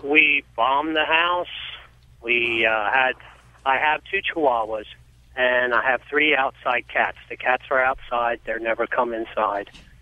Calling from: Pennsylvania, United States; We're almost near Allentown, Wintertown.

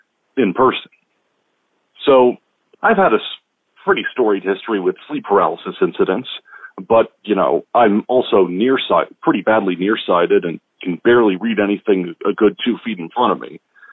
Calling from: Washington, United States; Hello, STWYTK gang. … from Washington State.

